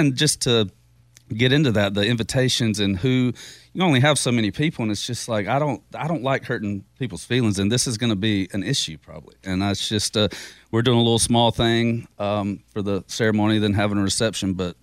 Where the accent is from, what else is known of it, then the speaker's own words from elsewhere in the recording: Savannah, Georgia, United States; born there; I was born in Savannah. That's terrible.